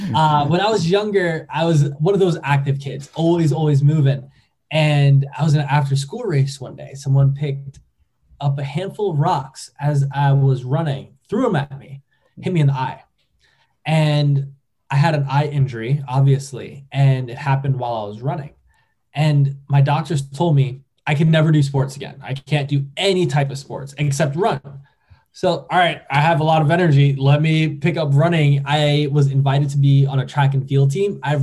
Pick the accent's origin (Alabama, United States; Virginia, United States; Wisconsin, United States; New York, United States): New York, United States; So I'm originally from New York and had the opportunity to work on Wall Street as a personal trainer.